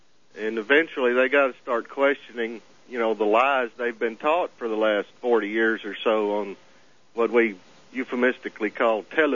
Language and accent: English; Memphis, Tennessee, United States; You know, I grew up there in Memphis back when they shot Martin Luther King in 68